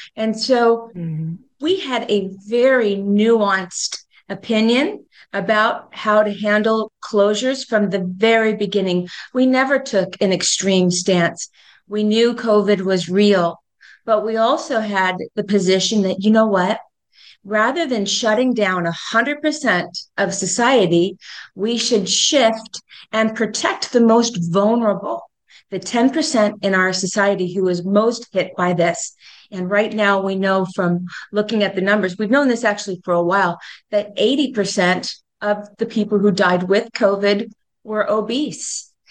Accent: California, United States; I've lived here in San Diego County since I was 4 years old. In fact, I grew up in Tirsana. I graduated from San Diego State.

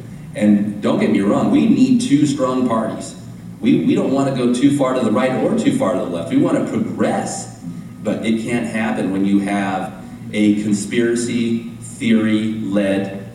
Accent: Santee, California, United States; There's hate groups in my hometown of Santee.

